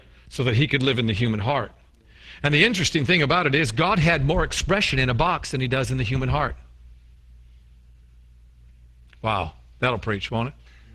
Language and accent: English; New York, United States; So, you know, like I said, I'm a New Yorker, you know, and there's a side of me that, you know, you push that button.